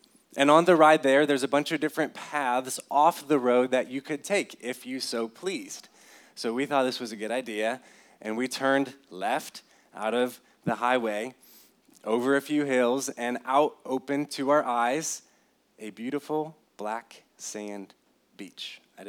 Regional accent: Ohio, United States; also born or lived in Indiana / Michigan; now in Morton, United States; I was born and raised in Ohio, in the top left corner. So if you've ever heard of Toledo, we were about 45 minutes west of there. I grew up in Ohio.

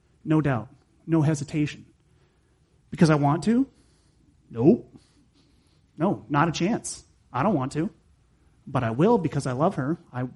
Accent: United States; As an American, I find that very hard.

